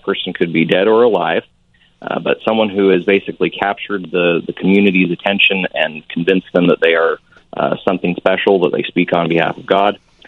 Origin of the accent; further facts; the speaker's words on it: Idaho, United States; I was raised in Southeast Idaho. I'm on both sides of my family. I was at least a fourth-generation Mormon.